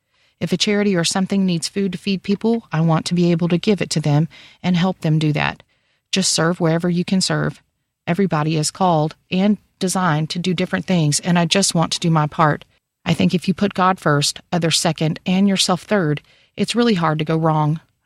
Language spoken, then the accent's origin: English; Midland, United States; I'm proud to say that I'm from Midland. I'm proud to raise my kids here.